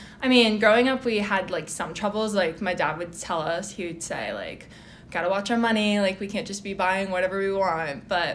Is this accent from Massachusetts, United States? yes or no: yes; Methuen, Massachusetts, United States; I'm from Methuen, Massachusetts. It's near like Boston and like New Hampshire, down there.